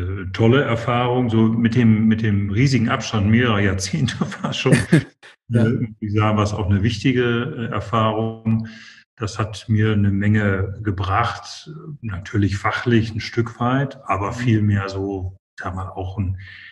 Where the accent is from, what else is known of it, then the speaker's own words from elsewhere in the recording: North Rhine-Westphalia, Germany; Ich komme aus dem Ruhrgebiet. Groß geworden. Meine Eltern sind aus Norddeutschland dazugezogen.